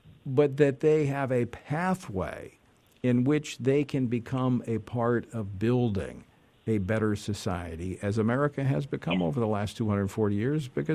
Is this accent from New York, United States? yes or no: no; Louisiana, United States; I was talking with some officers with Homeland Security in my home state of Louisiana during the Christmas break